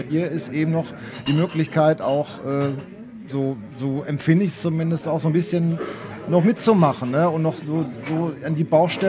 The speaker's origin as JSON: {"language": "German", "town": "Dortmund", "region": "North Rhine-Westphalia", "country": "Germany", "tie": "born or raised there", "said": "Das ist das, was ich so liebe an meiner Heimat."}